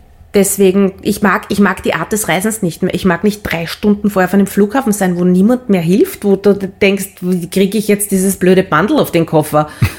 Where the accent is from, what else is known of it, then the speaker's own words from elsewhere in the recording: Vienna, Austria; Mein Bruder ist 2,5 Jahre jünger und wir sind am Stadtrand von Wien aufgewachsen, dort, wo wirklich nichts mehr war. Also im 19. Bezirk, aber in den Weinbergen hinten drin, neben einem Heurigen.